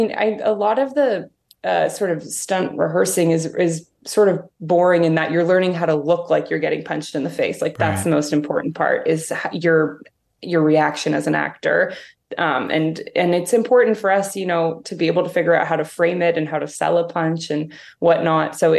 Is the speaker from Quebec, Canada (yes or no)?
no; Toronto, Ontario, Canada; Well, I grew up in Toronto, and I think that, you know, Toronto's a pretty big film-loving city.